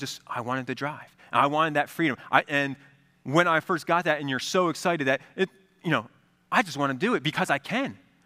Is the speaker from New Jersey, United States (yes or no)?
yes; New Jersey, United States; I grew up in New Jersey where to get your driver's license, you need to be 17 years old.